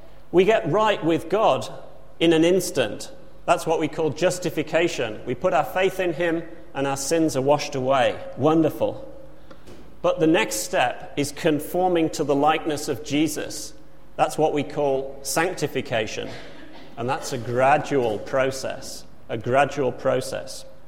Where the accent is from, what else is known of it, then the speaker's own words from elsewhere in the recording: Wolverhampton, West Midlands, United Kingdom; moved away; As you know, I'm from Wolverhampton. It's a wonderful place, and it's so wonderful I haven't actually lived there for 30 years.